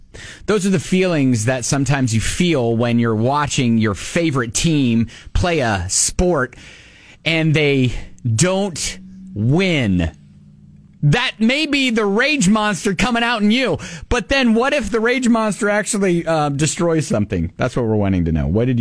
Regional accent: Columbus, Ohio, United States; I'm from Columbus, Ohio. It's born and bred in my, yes, I know.

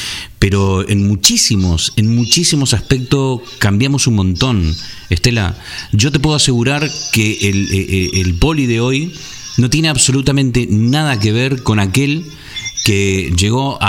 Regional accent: Argentina; also born or lived in Canary Islands; now in Spain; Me fui hace casi 20 años de Argentina y la verdad que son muchos años de vivir otras realidades. Viví en España, viví en diferentes partes, viví en Canarias, luego en el norte de la península

